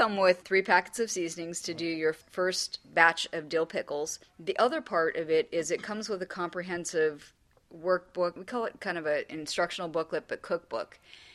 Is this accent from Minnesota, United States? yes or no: no; Pennsylvania, United States; I grew up in Pennsylvania. When the garden came in, it was literally feast or famine.